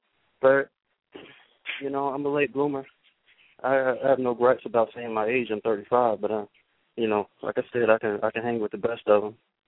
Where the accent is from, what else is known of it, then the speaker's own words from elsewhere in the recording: Georgia, United States; I'm mad at them because that place is in my backyard. I came up from Southwest DeKalb High School, which is, like, 15 minutes away from here.